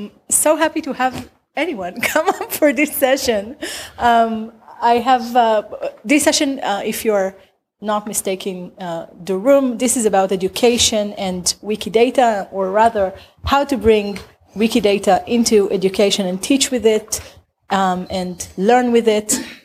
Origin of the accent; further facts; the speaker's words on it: Israel; I'm from Israel.